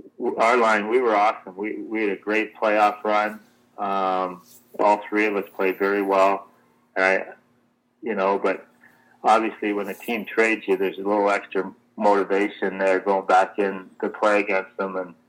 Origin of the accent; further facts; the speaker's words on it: Canada; being a Canadian boy, to play somewhere in Canada would have been great.